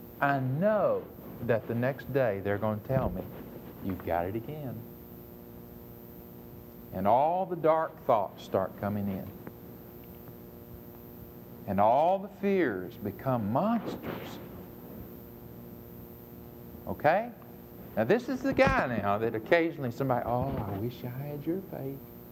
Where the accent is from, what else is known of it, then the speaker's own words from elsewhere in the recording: Nashville, Tennessee, United States; Brother North, I grew up in Nashville.